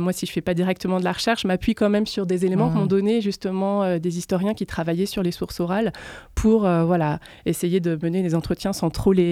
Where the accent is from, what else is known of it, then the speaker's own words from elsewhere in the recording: Romans-sur-Isère, Auvergne-Rhône-Alpes, France; je suis partie à Lyon et je suis originaire de Romans, sur Isère. Et je suis revenue aux sources quelques années plus tard.